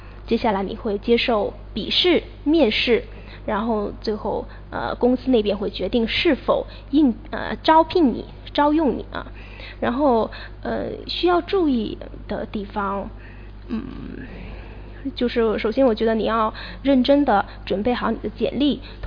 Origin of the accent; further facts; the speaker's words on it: Guangdong, China; 我是潮汕人，所以我们每年的春节呢，和别的地区有一些不同的地方